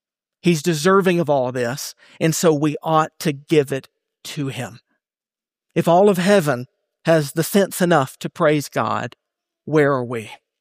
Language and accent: English; Bible Belt, United States; I'm from the Bible Belt. You can probably tell it in my accent.